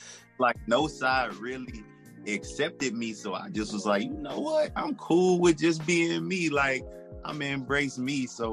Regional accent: Atlanta, Georgia, United States; also born or lived in Queens, New York; So I'm originally from Queens, New York. I lived there for like the beginning portion of my life, I guess you would say. But I was really raised in Atlanta, Georgia.

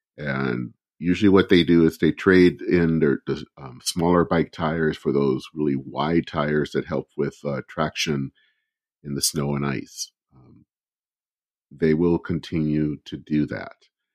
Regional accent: Flint, Michigan, United States; And I remember biking as far as the huge Buick City complex back in my hometown of Flint, Michigan.

